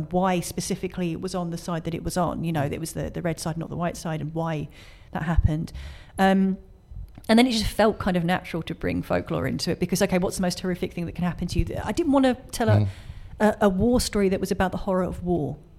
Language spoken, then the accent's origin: English; London, United Kingdom; I grew up in London, and, you know, in the city in London